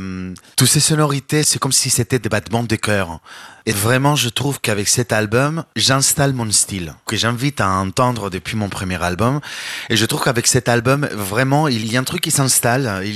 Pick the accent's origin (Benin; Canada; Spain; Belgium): Spain; Alicante, Valencian Community; now in France; Non, mais évidemment que ça me manque l'Espagne, ça me manque l'ambiance